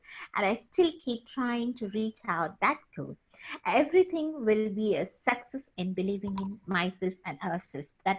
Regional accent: India; I'm from India.

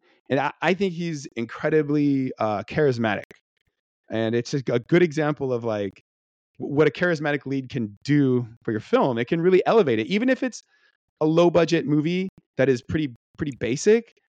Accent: United Kingdom; It's like you said, it's British. I'm sorry, I'm British.

